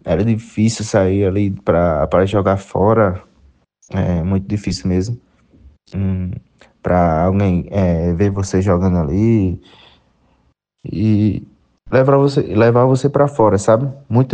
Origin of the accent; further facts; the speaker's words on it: Catolé do Rocha, Paraíba, Brazil; A importância da minha terra natal, Catolé do Rocha, na minha formação, não é isso? Minha formação, Clodoaldo, em Catolé do Rocha, foi uma das partes assim de cara que me ajudou bastante, sabe?